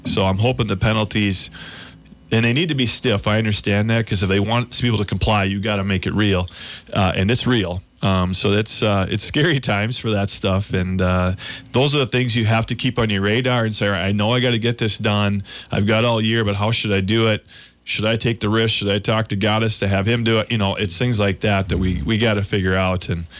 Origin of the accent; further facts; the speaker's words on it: Minnesota, United States; So much compliance, especially in Minnesota. Not that I don't love my home state, but we have a lot of stuff going on there.